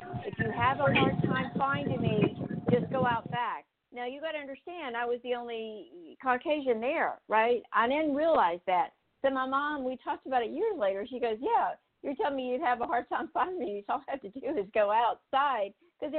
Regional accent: North Carolina, United States; And I grew up in North Carolina and very, very southern and everything.

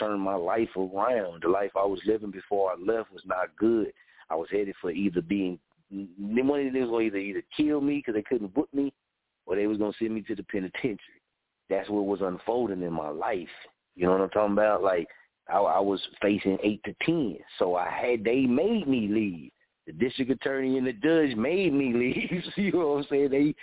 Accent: Muskogee, Oklahoma, United States; I'm a Okie. I'm from Muskogee.

